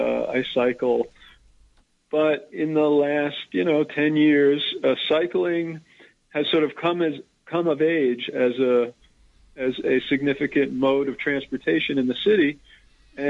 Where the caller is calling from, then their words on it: New York, United States; I'm calling from the Catskills, listening to BAI online.